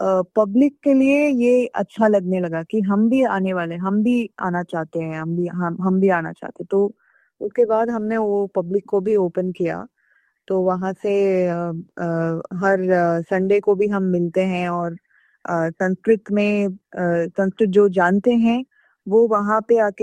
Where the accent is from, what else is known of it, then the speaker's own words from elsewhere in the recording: Karnataka, India; Hindi is a second language; मेरी हिंदी थोड़ी सी इधर उधर हो सकती है। मैं कर्नाटका से हूँ वैसे, लेकिन मैं कोशिश करती हूँ।